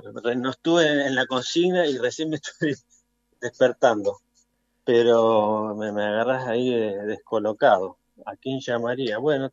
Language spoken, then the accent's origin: Spanish; Buenos Aires, Argentina; now in San Juan, Argentina; yo estoy ahora en la provincia de San Juan, soy porteño, digamos, nacido y criado, pero vivo actualmente en la provincia de San Juan hace varios años.